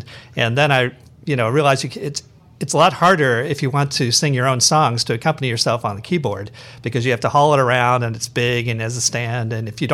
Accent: Louisville, Kentucky, United States; also born or lived in Chicago; now in Valparaiso, United States; I grew up in Louisville, Kentucky, and moved up. I went to the University of Chicago for college and kind of stuck around Chicago. Moved to Ogden Dunes because it was easier to get a house there than it was in Chicago.

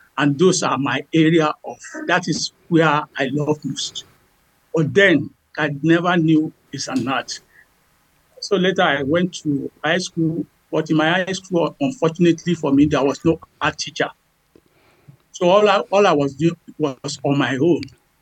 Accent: Ile Ife, Osun, Nigeria; born there; I was born in Nigeria, the southwestern part of Nigeria, Ile Ife, to be precise. Ile Ife is the cradle of the old Yoruba all over the world.

